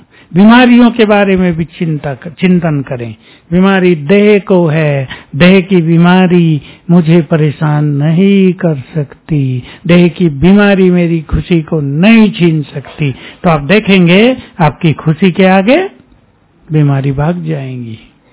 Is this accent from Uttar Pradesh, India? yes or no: yes; Muzaffarnagar, Uttar Pradesh, India; अभी रेलवे हादसा हो गया ना मुजफ्फरनगर, हमारा नेटिव प्लेस है इसलिए ज्यादा समाचार मालूम हुए।